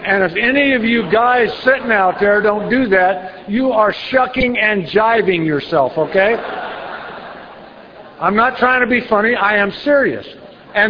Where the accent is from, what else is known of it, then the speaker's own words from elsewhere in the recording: Danville, Illinois, United States; born there; I was born in Danville, Illinois. I had a great childhood. I played sports.